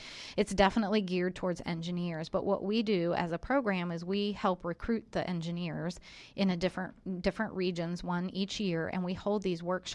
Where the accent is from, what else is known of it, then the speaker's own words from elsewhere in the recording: Ohio, United States; I was, in fact, just in Michigan, and growing up in Ohio, I spent a lot of time in Michigan, but not New Jersey.